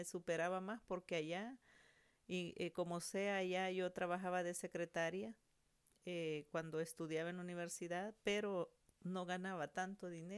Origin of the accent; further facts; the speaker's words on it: El Salvador; moved away as an adult; now in United States; Ok, yo vengo de El Salvador.